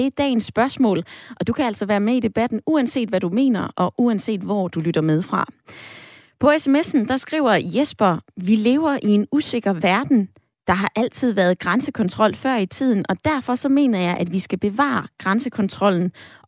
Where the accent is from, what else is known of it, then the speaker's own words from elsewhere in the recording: Region of Southern Denmark, Denmark; Og som sønderjyde, så kører jeg altså tit over grænsen, og der er ingen kø.